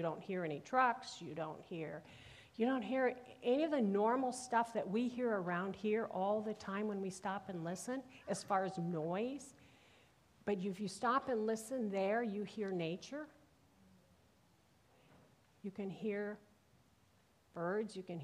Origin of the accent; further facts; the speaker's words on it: Minnesota, United States; An interesting place to stop and listen is in where I grew up in Minnesota.